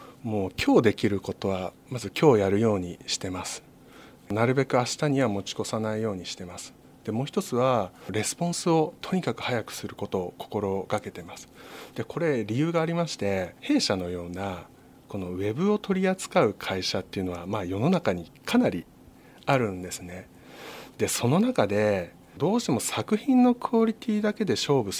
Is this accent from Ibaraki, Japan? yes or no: no; Fujisawa, Kanagawa, Japan; 私は藤沢出身で、藤沢でもう25年ぐらい住んでまして、でそこから一回まあ海外等々離れたんですけれども、4年ほど前にまた戻ってきまして、で現在も藤沢に住み続けております。